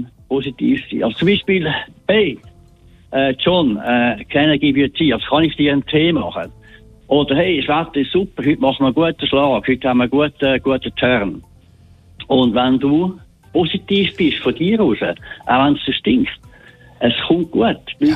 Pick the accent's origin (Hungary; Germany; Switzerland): Switzerland; Ich als Schweizer, weiss